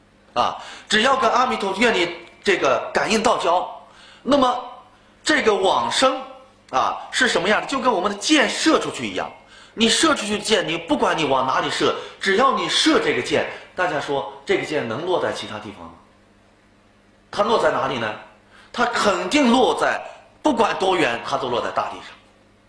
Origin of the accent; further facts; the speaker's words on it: Beijing, China; accent: Beijing dialect; 我们北京话叫什么，搂了一眼嘛